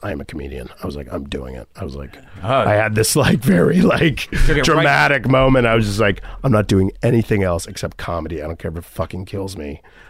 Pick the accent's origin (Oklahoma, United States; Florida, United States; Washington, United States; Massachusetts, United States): Florida, United States; Because Florida, growing up in Florida, it was so segregated and racist and anti-Semitic and anti-Haitian.